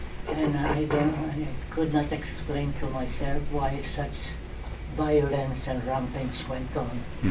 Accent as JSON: {"language": "English", "town": "Manila", "region": "Metro Manila", "country": "Philippines", "tie": "born there", "said": "And I was born in Manila."}